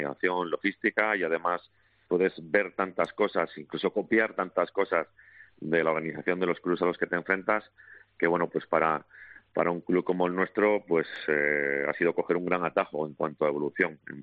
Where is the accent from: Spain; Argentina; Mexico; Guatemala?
Spain; Asturias; Yo soy del oriente de Asturias